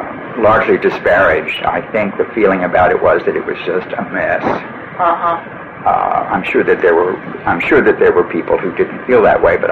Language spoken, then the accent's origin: English; Washington, District of Columbia, United States; born there; now in Houston, United States; Well, I wasn't born in Houston. I was born in Washington, D.C., but I came here because my mother married a second time, and she married a man from Texas.